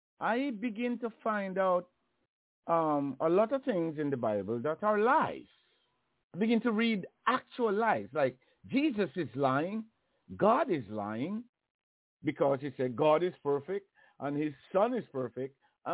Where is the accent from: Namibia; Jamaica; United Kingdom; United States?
Jamaica; I didn't read to a good level when I grew up in Jamaica.